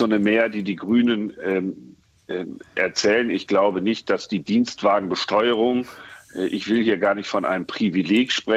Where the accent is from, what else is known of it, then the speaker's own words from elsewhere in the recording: North Rhine-Westphalia, Germany; Ich komme hier aus Nordrhein-Westfalen.